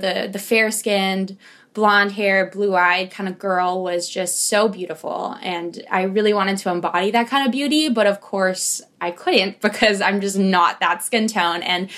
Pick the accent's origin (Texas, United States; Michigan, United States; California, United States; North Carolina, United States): California, United States; Los Angeles; also born or lived in Manila, Philippines; I'm from Los Angeles, but I was born in Manila. So I do like to identify as I was not born in this country. This is why I'm this color.